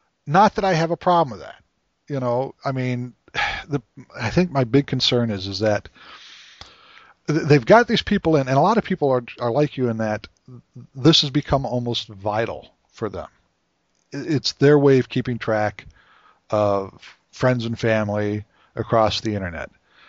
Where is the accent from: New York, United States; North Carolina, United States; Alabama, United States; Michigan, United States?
Michigan, United States; Pontiac; some folks from my hometown where I grew up in Pontiac